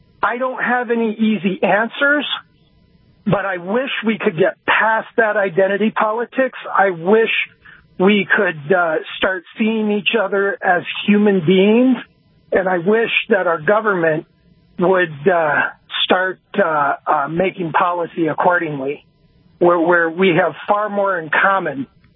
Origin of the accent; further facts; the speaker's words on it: Aberdeen, South Dakota, United States; And as a young lady, moved to my hometown of Aberdeen.